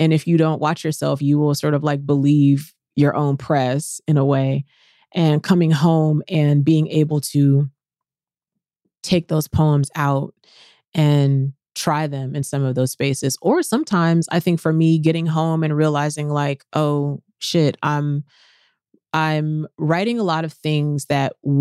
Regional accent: the South, United States; I think I am a person born and bred in the South and from Southern people.

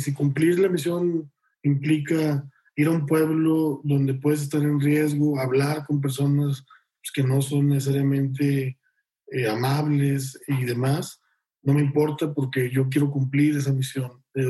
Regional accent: Monterrey, Nuevo León, Mexico; yo soy de Monterrey y sí soy alguien con más inquietudes hacia lo que se conocía como la izquierda antes, ¿no? Y sobre todo la izquierda social. Entonces, siendo de Monterrey

